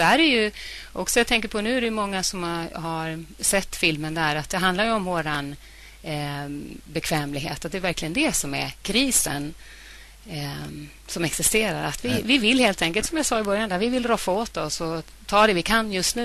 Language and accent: Swedish; Stockholm, Stockholm County, Sweden; now in Sandviken, Sweden